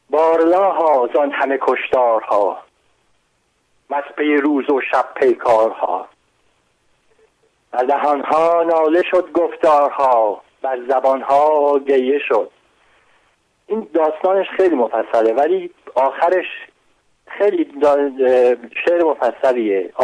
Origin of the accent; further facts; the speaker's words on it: Iran; من تا در خارج از ایران میگفتم ایرانی هستم